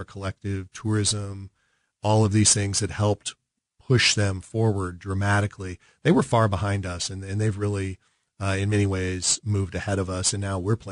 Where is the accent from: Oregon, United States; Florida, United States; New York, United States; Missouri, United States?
Missouri, United States; Kansas City; I grew up in South Kansas City, KCMO, but South Kansas City.